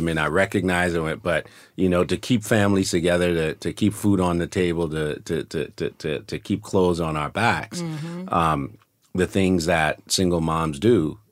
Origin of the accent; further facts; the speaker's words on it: Liberia; my mother's from Sierra Leone, my father's from Liberia, and I was born and raised in Liberia.